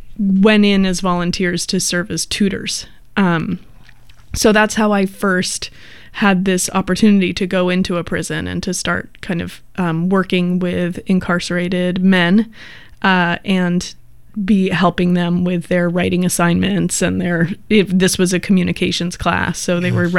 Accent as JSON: {"language": "English", "town": "San Francisco", "region": "California", "country": "United States", "tie": "born or raised there", "said": "I grew up in San Francisco and I was an urban youth and I listened to hip hop"}